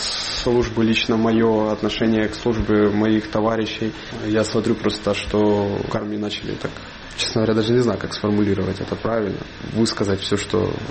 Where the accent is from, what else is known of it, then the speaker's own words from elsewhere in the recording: Yavoriv, Lviv Oblast, Ukraine; Ну, вообще, родом я из Львовской области, из города Яворов. Я живу в Житомирской области, там переехать вот оттуда.